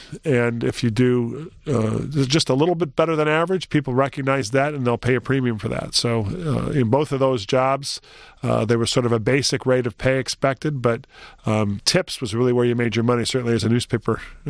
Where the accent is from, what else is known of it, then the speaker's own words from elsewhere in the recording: Detroit, Michigan, United States; But I grew up in Detroit, and it was interesting as I go back to the old neighborhood. It's referred to as Brightmoor, the Brightmoor district.